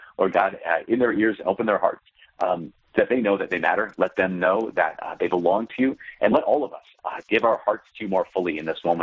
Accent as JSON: {"language": "English", "town": "Brainerd", "region": "Minnesota", "country": "United States", "tie": "born or raised there", "also_born_or_lived": "Oak Park, Illinois", "said": "So as you mentioned in the intro, I grew up in Brainerd, Minnesota."}